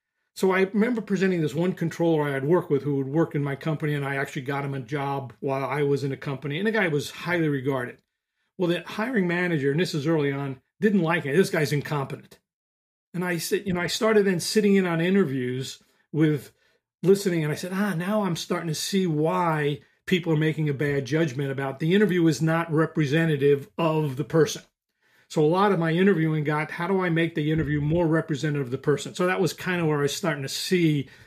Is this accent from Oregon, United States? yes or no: no; New York City, New York, United States; born there; I was born in the Bronx, New York City